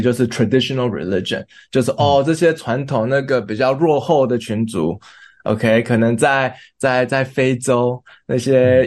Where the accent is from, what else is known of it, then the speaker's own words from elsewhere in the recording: Taiwan; 但是我们台湾人很多都是拜啊，所以其实因为我从小是这样长大